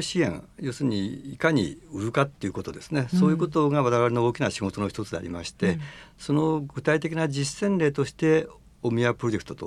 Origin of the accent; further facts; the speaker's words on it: Hamamatsu, Shizuoka, Japan; 鈴木自動車の本社がある地域なんですけども、うん、まあ、そこで生まれ育って、結果的に銀行に入ったものの、浜松の自宅から通った期間はごくわずかでして、